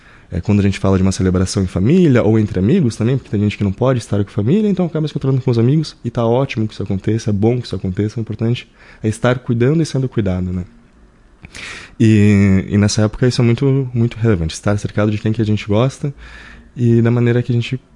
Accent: Caxias do Sul, Rio Grande do Sul, Brazil; born there; Nasci em Caxias 27 longos anos atrás.

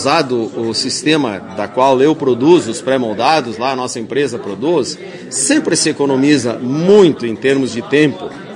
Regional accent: Lagoa Vermelha, Rio Grande do Sul, Brazil; born there; Não só conheço Lagoa Vermelha, a terra onde eu nasci, quero bem

